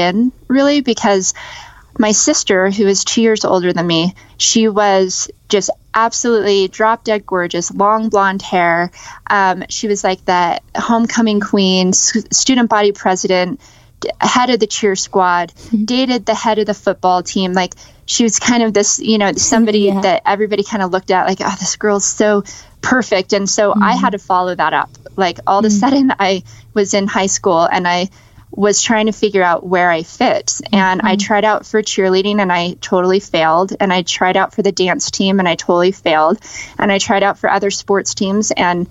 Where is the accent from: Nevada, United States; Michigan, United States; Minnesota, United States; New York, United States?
Nevada, United States; Las Vegas; So I grew up in Las Vegas, and that's where I was born and raised.